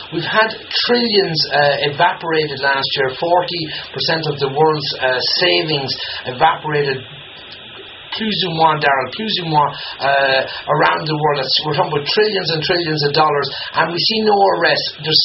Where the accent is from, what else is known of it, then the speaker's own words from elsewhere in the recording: Ireland; That we, as the Irish people, have made a mistake over the centuries